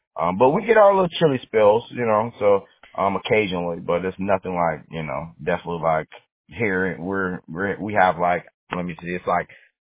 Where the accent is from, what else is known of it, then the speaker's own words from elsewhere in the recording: Florida, United States; I grew up in Florida, so